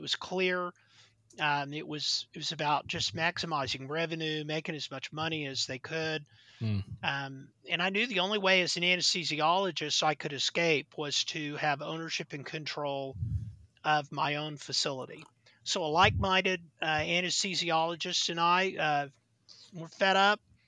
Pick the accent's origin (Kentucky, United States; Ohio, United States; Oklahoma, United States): Oklahoma, United States; I was born and raised in Oklahoma, didn't train in Oklahoma, but came home.